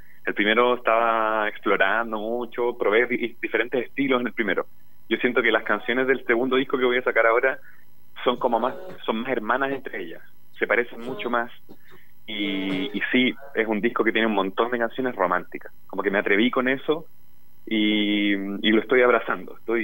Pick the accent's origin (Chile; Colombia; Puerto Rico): Chile; Temuco, Araucanía; yo soy del sur, soy de Temuco, y allá todavía las micros te entregan un boletito de esa calaña.